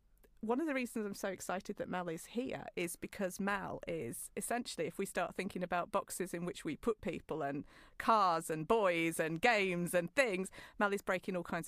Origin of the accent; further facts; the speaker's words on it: Midlands, United Kingdom; It's like people can tell I'm from the Midlands when I do like buzz.